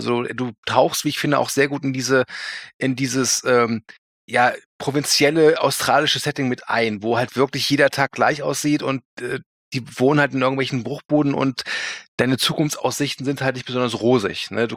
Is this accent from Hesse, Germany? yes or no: no; Cologne, North Rhine-Westphalia, Germany; Klar, ich komme aus Köln.